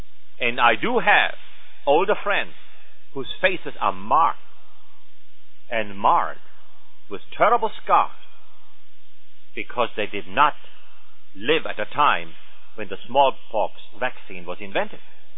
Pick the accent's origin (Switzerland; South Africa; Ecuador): Switzerland; moved away; I came from Switzerland 35 years ago to this beautiful country. This has become now my country